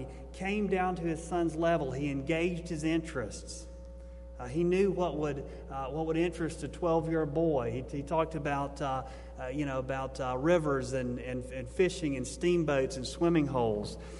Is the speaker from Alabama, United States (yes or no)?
yes; Tuscumbia, Alabama, United States; It was written from my hometown. It says, "Tuscumbia, Alabama